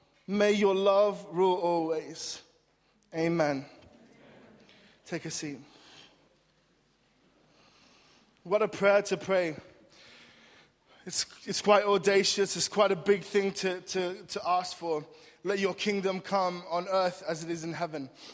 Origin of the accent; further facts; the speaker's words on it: Australia; letting them know that I'm also Australian